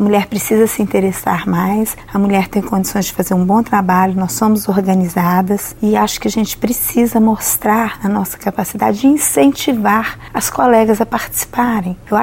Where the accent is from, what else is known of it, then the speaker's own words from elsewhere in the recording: Conselheiro Pena, Minas Gerais, Brazil; Importante citar aqui na minha terra, Conselheiro Pena